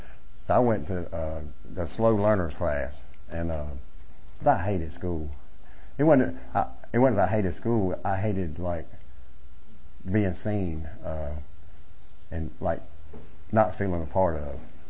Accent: Lancaster, South Carolina, United States; born there; I was born in Lancaster, South Carolina, and small town

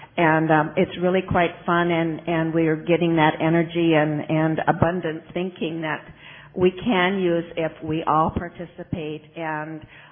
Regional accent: Bismarck, North Dakota, United States; from Bismarck, North Dakota, Saturday Morning Group.

